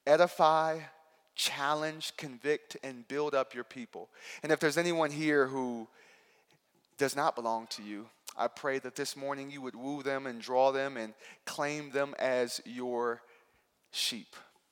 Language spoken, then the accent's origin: English; Houston, Texas, United States; now in Los Angeles, United States; I pastor a church out in Los Angeles, California, but I'm actually originally from Houston, Texas.